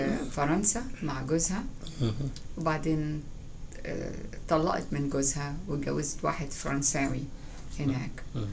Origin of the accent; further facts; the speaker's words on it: Cairo, Cairo Governorate, Egypt; born there; أنا تولدت في القاهرة، وأنا 64 years old، 64 سنة.